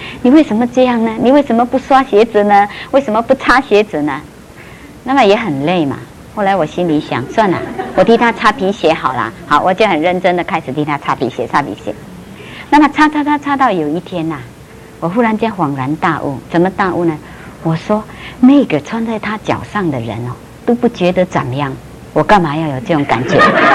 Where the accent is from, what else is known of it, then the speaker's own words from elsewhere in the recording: Philippines; now in Taiwan; 我在菲律宾长大，那个菲律宾，你们知道菲律宾的民族是很热情的